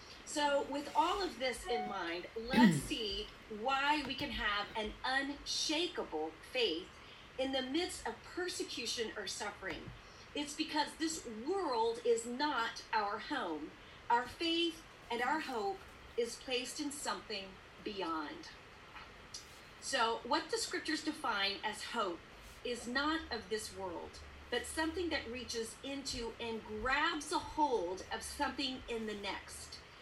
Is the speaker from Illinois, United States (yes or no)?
no; Texas, United States; because I'm from Texas and I have a genetic marker that I have to make chili at least once a week